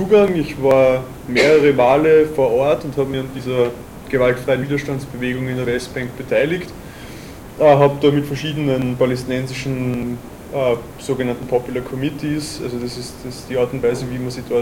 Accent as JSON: {"language": "German", "region": "Vienna", "country": "Austria", "said": "bin aus Wien"}